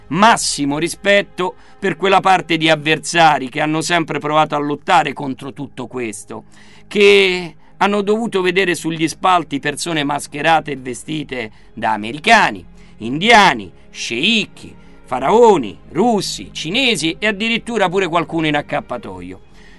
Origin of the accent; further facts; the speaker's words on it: Rome, Lazio, Italy; visto che siamo romani, fregnacce